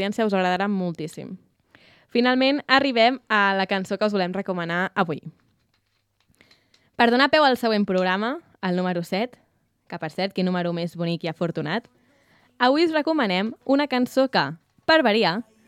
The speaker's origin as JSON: {"language": "Catalan", "town": "Sant Feliu", "region": "Catalonia", "country": "Spain", "said": "perquè realment els que som de Sant Feliu hem trobat la manera alternativa d'arribar-hi."}